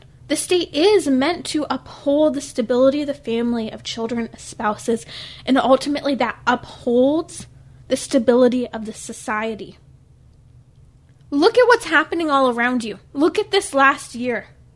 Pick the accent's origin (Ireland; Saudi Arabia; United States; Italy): United States; California; Even states like my home state, California, I'm a Southern California girl